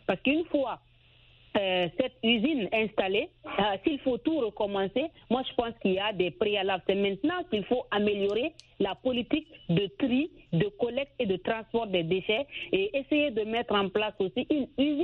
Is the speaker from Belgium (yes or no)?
no; Guinea; Chez nous, en Guinée, pour s'en débarrasser, on les brûle en plein air.